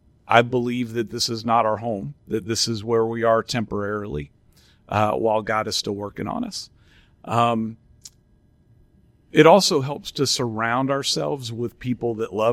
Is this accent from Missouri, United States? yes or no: yes; Joplin, Missouri, United States; also born or lived in West Virginia / Nebraska / Oklahoma; So I grew up in West Virginia, Nebraska, Missouri, and Oklahoma. I ended up landing in Missouri, Joplin, Missouri, for high school.